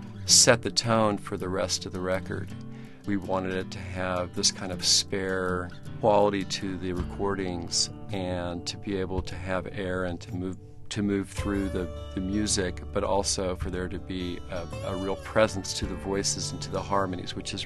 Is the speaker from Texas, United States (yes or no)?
yes; Houston, Texas, United States; And it's about growing up in Houston, and it's actually about the first love of my life